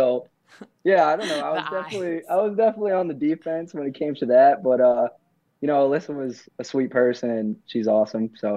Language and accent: English; Ohio, United States; Like, I grew up in Ohio, and my dad passed away.